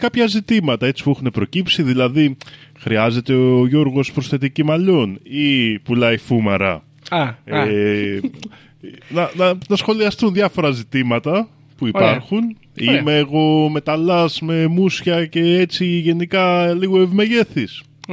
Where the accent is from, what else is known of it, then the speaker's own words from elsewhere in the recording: Kalamata, Peloponnese, Greece; Γιορτάζει η πόλη μου, η Καλαμάτα